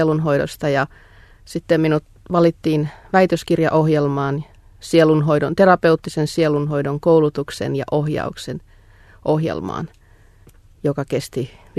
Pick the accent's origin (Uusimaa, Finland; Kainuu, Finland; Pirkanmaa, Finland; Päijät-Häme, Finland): Päijät-Häme, Finland; Hartola; Olen syntyisin itäisestä Hämeestä, Hartalasta, pienestä maaseutupitäjästä, kasvanut maaseudun arvoilla, rauhallisessa pienessä kylässä, ja se on luonut elämälle pohjaa tuleville päiville. Monenlaista on mahtunut matkaan ja useassa eri maassa olen asunut